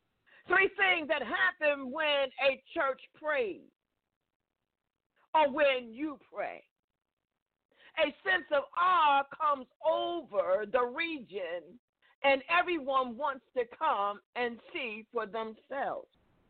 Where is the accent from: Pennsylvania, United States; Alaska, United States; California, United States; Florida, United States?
Pennsylvania, United States; Philadelphia; because I am from Philadelphia, praise God